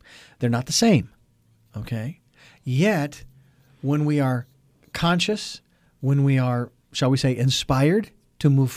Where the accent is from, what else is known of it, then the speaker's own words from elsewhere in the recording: Phoenix, Arizona, United States; now in West Coast, United States; I moved from my hometown in Phoenix to the West Coast